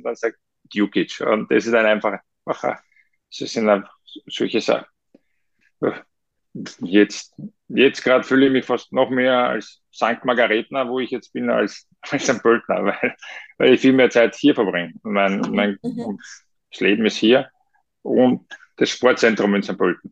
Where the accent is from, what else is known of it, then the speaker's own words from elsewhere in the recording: Herzegovina, Bosnia & Herzegovina; ich fühle mich als Bosnier. Und vor allem das ist komisch. Ich bin ja nicht einmal Bosnier. Ich komme aus Herzegowina. Herzegowina ist ein anderer Teil von Bosnien-Herzegowina.